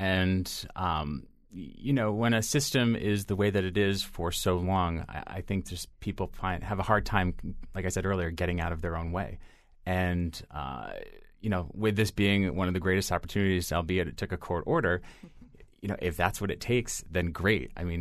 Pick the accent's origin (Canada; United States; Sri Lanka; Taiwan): United States; East Hartford, Connecticut; I was born and raised in East Hartford, and it gave me an experience that was truly reflective of the real world.